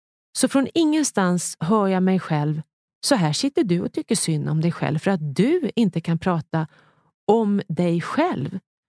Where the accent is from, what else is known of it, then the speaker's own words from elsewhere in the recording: Ljusdal, Gävleborg County, Sweden; now in Stockholm, Sweden; som är född i Ljusdal men som nu bor i Stockholm. Jag är hemma i Ljusdal, Hälsingland, hos min mamma och pappa.